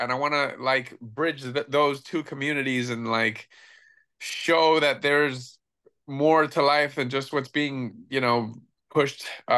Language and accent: English; Miami, Florida, United States; I'm from Miami, so this is like Satan's ass.